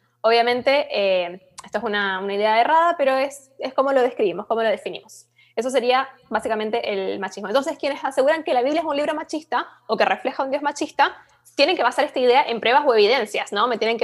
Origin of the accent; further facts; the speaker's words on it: Argentina; now in Lima, Peru; yo soy argentina, pero estoy acá sirviendo en Lima, Perú.